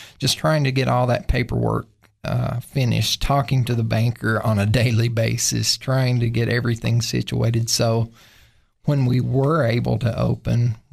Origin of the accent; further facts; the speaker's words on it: Cookeville, Tennessee, United States; Yes. I grew up around here. I grew up in Cookeville. I've been here since I was 6 months old.